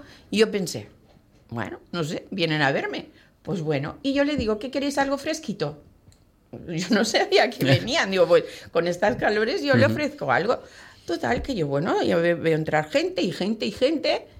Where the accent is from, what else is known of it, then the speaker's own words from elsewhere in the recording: El Prat de Llobregat, Catalonia, Spain; Perquè jo soy del Prat de Llobregat.